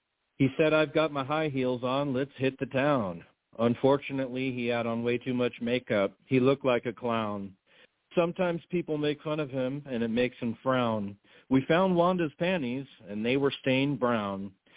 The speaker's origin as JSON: {"language": "English", "town": "Denver", "region": "Colorado", "country": "United States", "said": "I'm from Denver. I'm a college professor and a writer."}